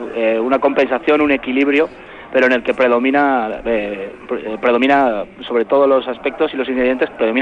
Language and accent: Spanish; Vitoria-Gasteiz, Basque Country, Spain; Exactamente, sí, nosotros somos de aquí, de Vitoria.